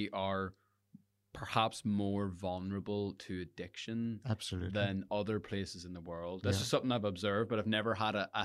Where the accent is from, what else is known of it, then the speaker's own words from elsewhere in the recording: Northern Ireland, United Kingdom; We as the Northern Irish community.